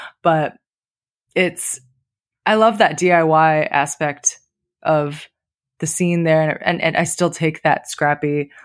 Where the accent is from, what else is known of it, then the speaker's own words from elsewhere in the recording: Singapore; now in United States; But I'm from Singapore. My mom and my birth dad are both from there.